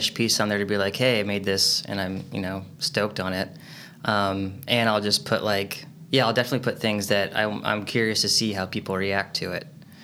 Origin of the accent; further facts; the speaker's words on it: Longview, Washington, United States; also born or lived in Seattle / New York City; I grew up, I'm from the Northwest. I grew up in Longview, Washington.